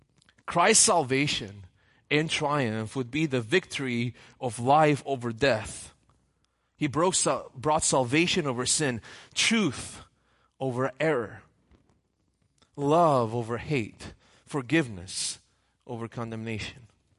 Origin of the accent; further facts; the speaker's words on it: Romania; English is a second language; In my hometown in Romania right now